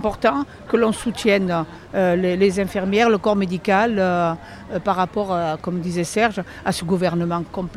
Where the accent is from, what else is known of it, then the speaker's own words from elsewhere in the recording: Cagnes, Provence-Alpes-Côte d'Ivoire, France; J'ai bientôt 80 ans, je viens de Cagnes et je suis venue pour les soutenir